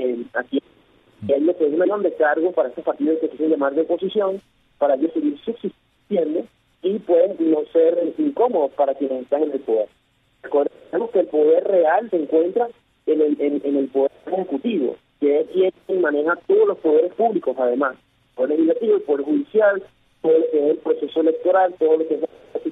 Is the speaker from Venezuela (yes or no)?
yes; Venezuela; para nosotros no significa un buen futuro como venezolano.